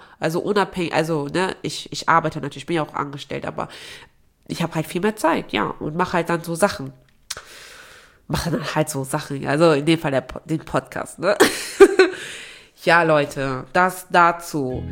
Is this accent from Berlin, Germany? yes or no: no; Aachen, North Rhine-Westphalia, Germany; ich bin ja in Aachen geboren, aufgewachsen, so, ne?